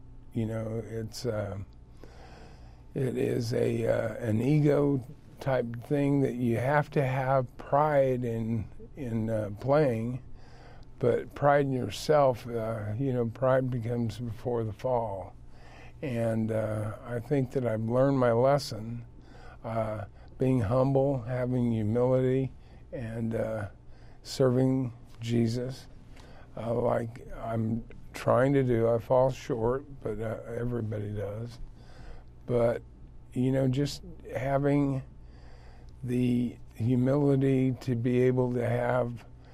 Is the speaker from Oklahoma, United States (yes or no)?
yes; Oklahoma, United States; I was good back then, you know, in Oklahoma.